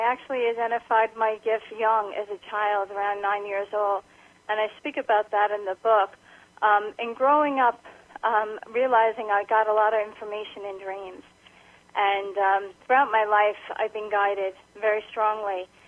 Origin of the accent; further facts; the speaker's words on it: New York, United States; accent: New York; And I am a New Yorker, and I talk fast and everything, so I always warn people up ahead, you know, if my accent or, you know, I'm talking too fast.